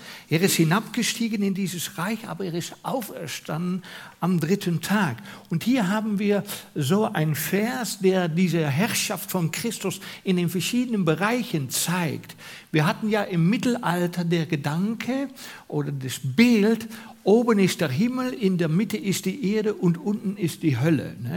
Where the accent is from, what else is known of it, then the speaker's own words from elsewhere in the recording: Switzerland; Und irgendwo war das Glaubensgut über viele Jahrhunderte bei uns in der Schweiz oder in der westlichen Welt.